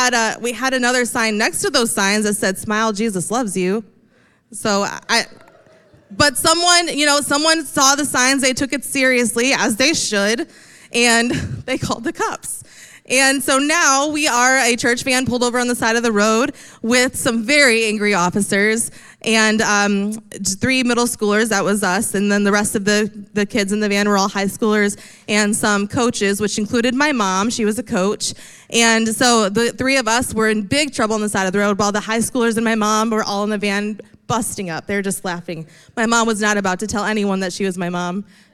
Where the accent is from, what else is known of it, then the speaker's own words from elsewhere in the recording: Indiana, United States; I grew up in Indiana, so we're leaving Indiana and we're heading into Illinois.